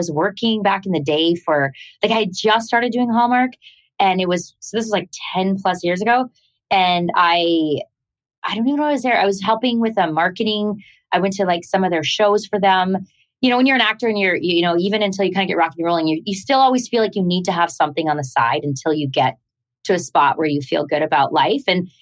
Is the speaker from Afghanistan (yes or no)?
no; Canada; I'm Canadian.